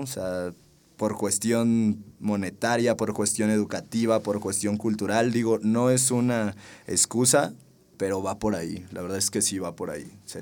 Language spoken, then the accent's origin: Spanish; Mexico City, Mexico; Yo era un niño que crecí en la Agrícola Oriental, uno de los 10 barrios más peligrosos de México hasta la fecha.